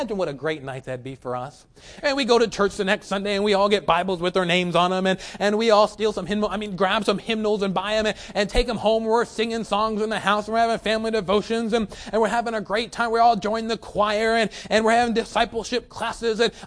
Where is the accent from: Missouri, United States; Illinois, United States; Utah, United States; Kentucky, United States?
Kentucky, United States; Excuse my English. I am from Kentucky.